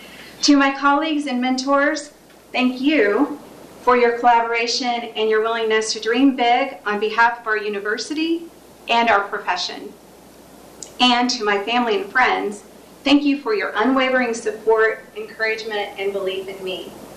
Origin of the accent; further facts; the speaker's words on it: Stendal, Indiana, United States; I grew up in Stendal, a town of 200 people in Indiana